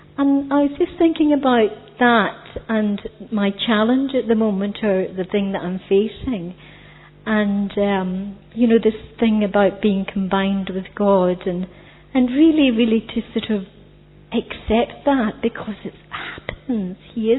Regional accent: Glasgow, Scotland, United Kingdom; I'm from Glasgow in Scotland.

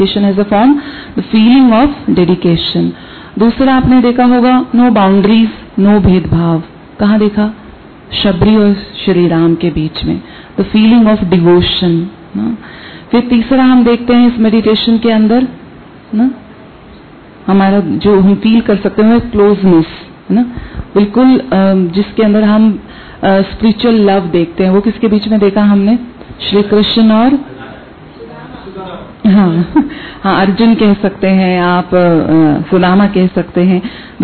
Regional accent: Haryana, India; now in Delhi, India; तो वैसे तो मैं भी दिल्ली रहती हूँ पिछले 15 साल से, लेकिन हम सभी वहीं से हैं. तो हरियाणा छा गया है.

